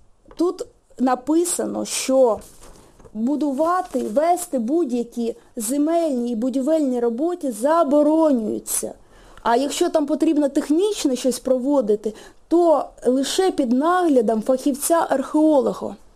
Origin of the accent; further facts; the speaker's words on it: Kyiv, Ukraine; ми, кияни, будемо господарями в цьому місті, в нашому рідному місті.